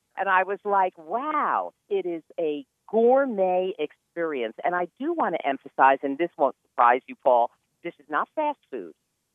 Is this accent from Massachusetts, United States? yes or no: yes; Boston, Massachusetts, United States; It's feeling a little familiar to me as I come from Boston, and I'm a little nippy here in North Carolina